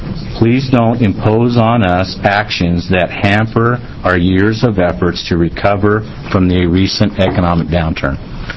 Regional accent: Burns, Oregon, United States; I'm the city manager for the city of Prineville. I grew up in Burns, Oregon.

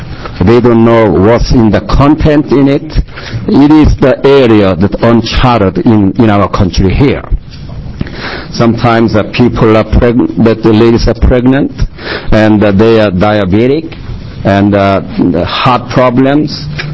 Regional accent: South Korea; I came from Korea, from Asian country.

